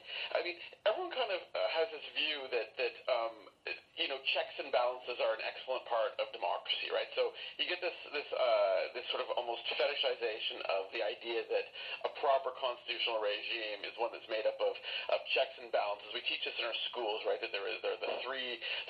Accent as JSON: {"language": "English", "country": "Canada", "said": "sort of looking at it as a Canadian, observing the Americans in action"}